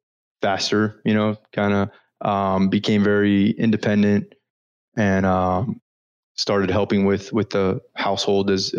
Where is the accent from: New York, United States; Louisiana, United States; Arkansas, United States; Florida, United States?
Florida, United States; Miami; now in -; grew up in South Florida, Miami. My parents were both Cuban-Americans, or sorry, I'm Cuban-Amer